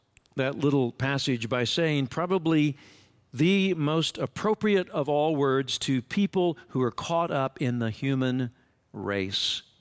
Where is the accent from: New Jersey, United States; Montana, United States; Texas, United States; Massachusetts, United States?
Texas, United States; Amarillo; I was born here in Amarillo. I have spent probably 55-something of my almost 65 years here in this town. It is, to me, home.